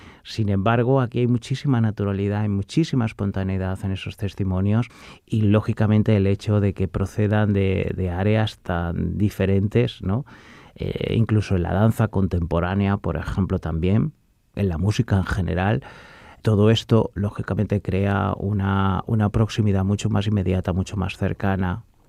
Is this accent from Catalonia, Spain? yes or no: no; Cádiz, Andalusia, Spain; yo soy andaluz de origen, soy de Cádiz